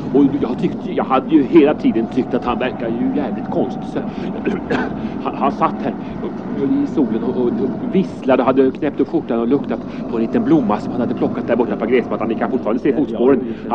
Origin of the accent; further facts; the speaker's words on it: Södermanland, Sweden; Men snusk är snusk om en i gyllene dosor, som de sa hemma i Sörmland.